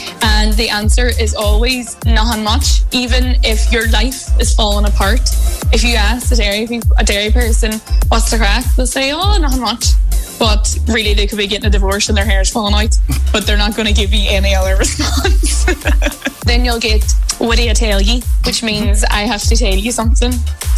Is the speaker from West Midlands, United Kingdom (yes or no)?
no; Derry, Northern Ireland, United Kingdom; political correspondent for the Irish Examiner, and I was born and reared in Derry City.